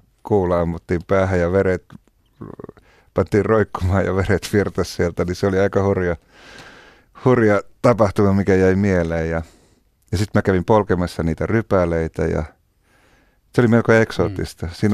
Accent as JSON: {"language": "Finnish", "town": "Oulu", "region": "North Ostrobothnia", "country": "Finland", "tie": "born or raised there", "said": "Isä ja äiti on kotosi Rovaniemeltä ja ne muutti Ouluun heti, kun mä synnyin. Eli mä synnyin Oulussa, vaikka passissa lukee Rovaniemi."}